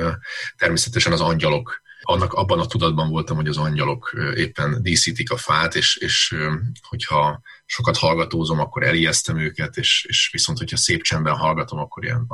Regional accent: Budapest, Hungary; Én Kispesten nőttem föl

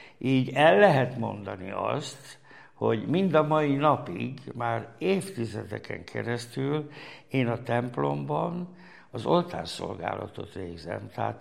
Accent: Szikszó, Borsod-Abaúj-Zemplén, Hungary; moved away as an adult; Szikszó, ahol születtem és nevelkedtem hosszú ideig, hát 21 éves koromig, Abaúj vármegye

